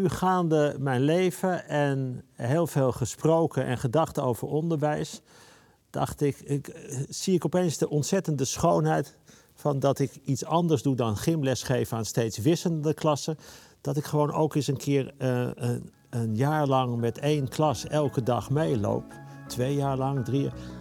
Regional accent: Bussum, North Holland, Netherlands; ik kom uit Bussum. Dat was toen nog een klein dorp.

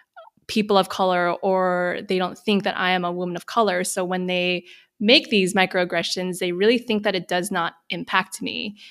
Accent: United States; So when folks think that like I, as a Filipino American, is not a POC, it is really hurtful

